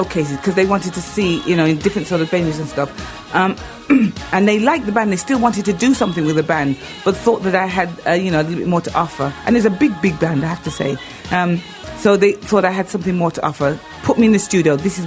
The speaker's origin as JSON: {"language": "English", "town": "Birmingham", "region": "West Midlands", "country": "United Kingdom", "said": "but I come from Birmingham."}